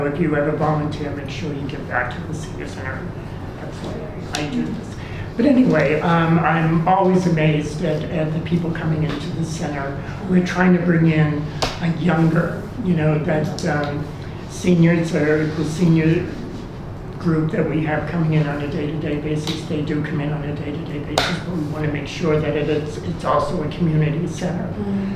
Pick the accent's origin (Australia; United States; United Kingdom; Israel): United States; Boston, Massachusetts; And we born and raised in Boston, so she was a stubborn Boston Irish Catholic pain in the ass.